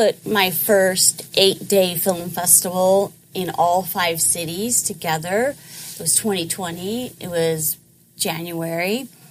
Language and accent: English; Gilroy, California, United States; I sort of looked at my community because I grew up in Gilroy. Mm. I had cousins in Hollister and Morgan Hill.